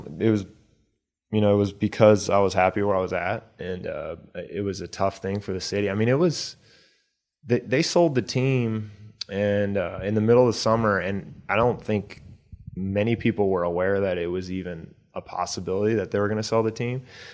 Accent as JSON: {"language": "English", "region": "Midwest", "country": "United States", "said": "I'm from the Midwest and played in Oklahoma."}